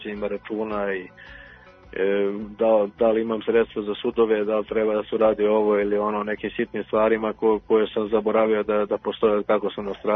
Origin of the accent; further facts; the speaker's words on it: Ribare, Southern and Eastern Serbia, Serbia; Da, ja sam rodom iz istočne Srbije. Ja sam rođen u opštini Žagovicu, u jednom malom selu koje se zove Ribare